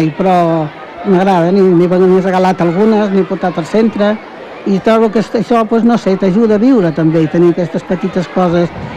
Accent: L'Hospitalet de Llobregat, Catalonia, Spain; jo sóc filla d'Hospitalet.

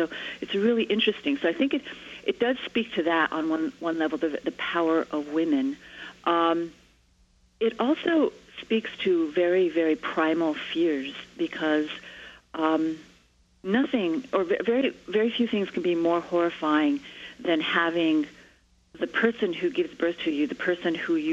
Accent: Springer, New Mexico, United States; I'm from Springer, and I thought she was from Springer.

